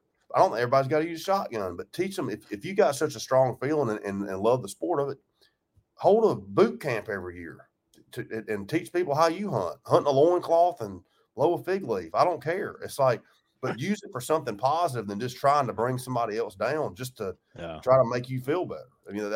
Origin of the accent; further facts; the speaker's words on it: Georgia, United States; I grew up in Georgia, so I've obviously been in Florida a bunch